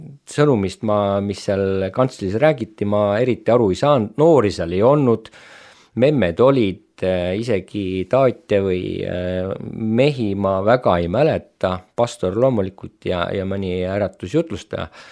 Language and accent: Estonian; Otepää, Valga County, Estonia; Aga sündisin ma nimelt Otepääl, sellises väikses linnas, kus kõik tundsid kõiki. Ja sel ajal oli lihtne. Käisin koolis, sündisin mitte kristliku perekonda, mind kasvatas üksi ema